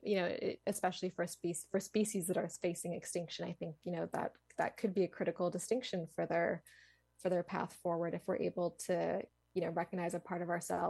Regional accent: Canada; I mean, I'm Canadian

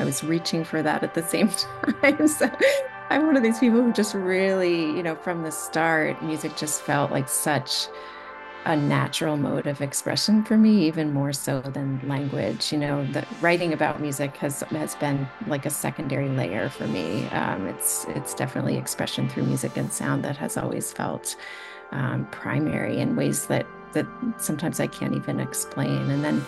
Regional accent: Rensselaer, New York, United States; I'm actually originally from Rensselaer, so it's just really moving for me to be coming back home to present these programs.

